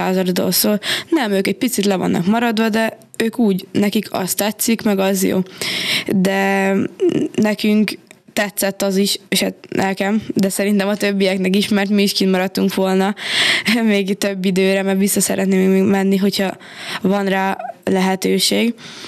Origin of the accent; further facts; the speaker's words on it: Great Hungarian Plain, Hungary; born there; nekem így az Alföld miatt, ugye mert ide születtünk, ezért nekem így jobban kötődik.